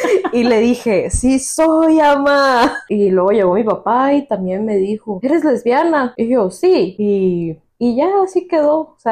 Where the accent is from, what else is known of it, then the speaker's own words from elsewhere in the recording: Ciudad Obregón, Sonora, Mexico; now in Tijuana, Mexico; Se llama Ciudad Obregón. Es municipio de Cajeme.